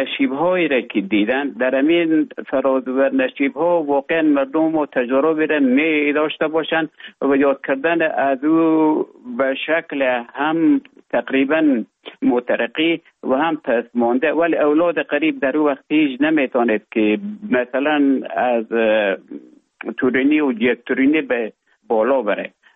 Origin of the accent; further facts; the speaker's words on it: Afghanistan; moved away as an adult; also born or lived in Russia; now in Finland; طالبا آمدن من در افغانستان بودم. بعد از ای که از افغانستان طالبا آمدن به اوج گذاره ما کمک مشکل بود و آمدم به طرف های روسیه و از روسیه آمدم به ایجه بفنلاند.